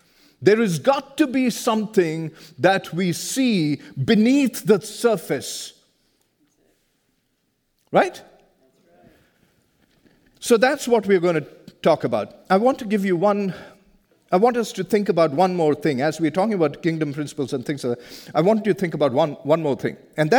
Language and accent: English; India; Now, I come from India. I grew up in India. I lived the first half of my life so far in India.